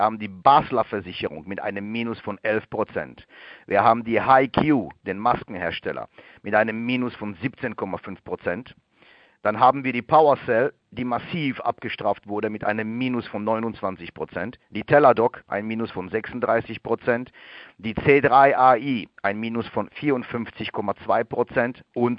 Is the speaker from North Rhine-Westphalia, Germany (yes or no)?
yes; North Rhine-Westphalia, Germany; wo nochmal locht wird, wie es so schön heißt, im Ruhrgebiet, wo ich aufgewachsen bin.